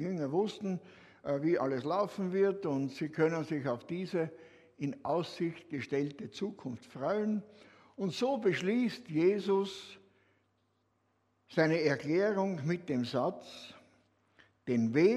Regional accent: Austria; in der Schweiz heißt das so, bei uns in Österreich waren das die Hauptwörter, oder?

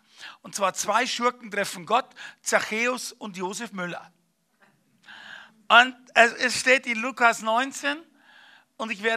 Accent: Bavaria, Germany; kein Deutscher bin, sondern ich bin Bayer, okay? Und da bin ich stolz drauf

